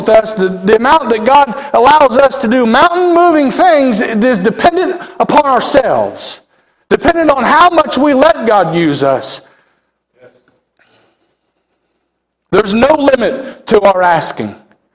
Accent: West Virginia, United States; When I was growing up in West Virginia, my mama and papa, they had water that was fed by a spring up on top of the hill.

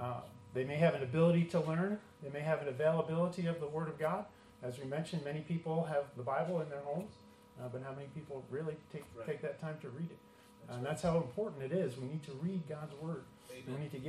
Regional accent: New Jersey, United States; now in South Dakota, United States; When we first moved to South Dakota, I'm from New Jersey. That's where we grew up, but the Lord moved us out to South Dakota there

